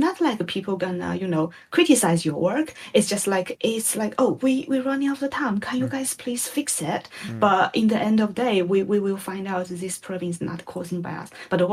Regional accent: China; I come from China, so originally I'm Chinese.

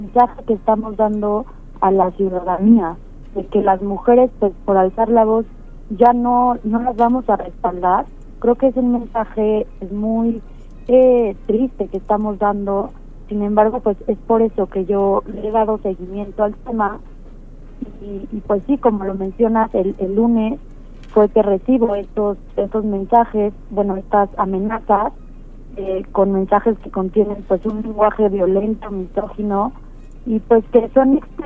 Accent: Mexico; mi voz como mujer, como ciudadana mexicana y como legisladora

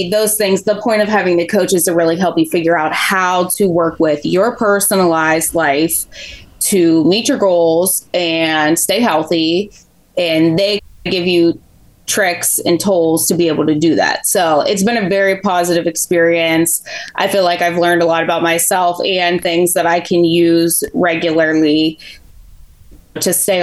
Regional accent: Pittsburgh, Pennsylvania, United States; So I am 33, born and raised in Pittsburgh, still living here.

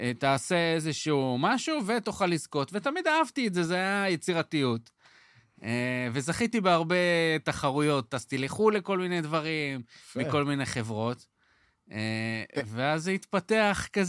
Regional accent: Kiryat Ata, Haifa District, Israel; אני מקריית אתא במקור, גדלתי שם.

